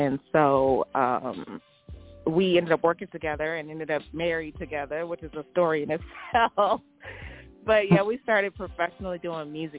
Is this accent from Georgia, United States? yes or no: no; California, United States; now in Houston, United States; I came from California. Came to Houston to go to U of H.